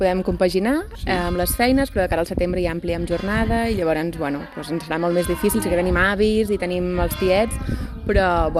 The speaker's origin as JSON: {"language": "Catalan", "town": "Vilafranca del Penedès", "region": "Catalonia", "country": "Spain", "said": "Ens queda molt a prop, som de Vilafranca, sí?"}